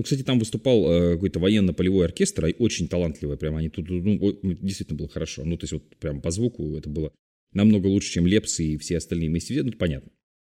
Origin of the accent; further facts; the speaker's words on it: Vorkuta, Komi Republic, Russia; это столица моей родной республики Коми, я же родился в Воркуте.